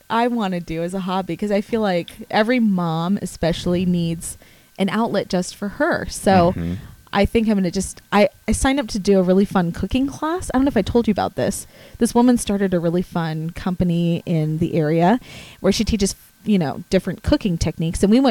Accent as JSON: {"language": "English", "region": "Hawaii", "country": "United States", "tie": "born or raised there", "said": "I love Midwestern food because it's new to me. I grew up in Hawaii with exotic food."}